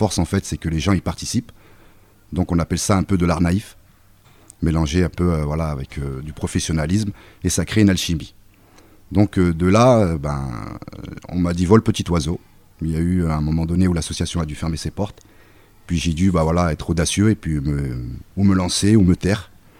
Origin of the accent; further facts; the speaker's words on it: Le Pont-de-Claix, Auvergne-Rhône-Alpes, France; je viens de Pont-de-Clé, à la base je suis du quartier des Îles-de-Mars.